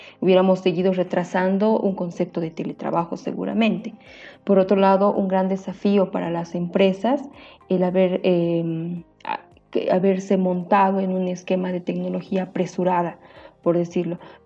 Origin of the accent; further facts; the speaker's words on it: Bolivia; Yo soy de Bolivia